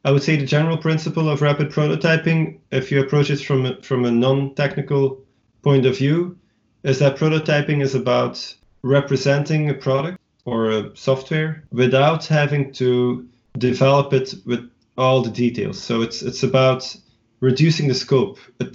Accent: Belgium; I started in Belgium. So I'm born and raised in Belgium.

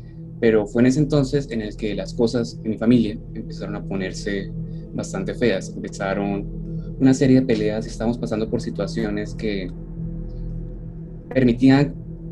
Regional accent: Barrancabermeja, Santander, Colombia; yo nací en Barranca Bermeja, Santander, un pueblo que está creciendo, no muy lejos de aquí de Bucaramanga, donde estamos en este momento. Y viví ahí casi toda mi vida, hasta los 16 años, que decidí mudarme junto a mi familia a la ciudad de Bucaramanga

